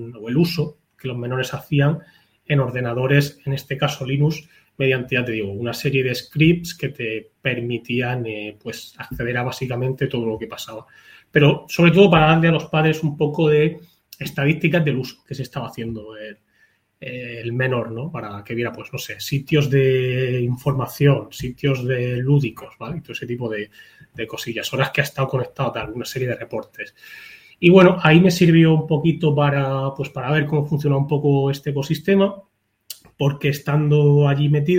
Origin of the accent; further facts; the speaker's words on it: Mula, Region of Murcia, Spain; now in Murcia, Spain; Bueno, pues muchos me … vivo en Murcia, soy de Mula, de un pueblecito, bueno, pueblecito de 16.000 habitantes de aquí de Murcia.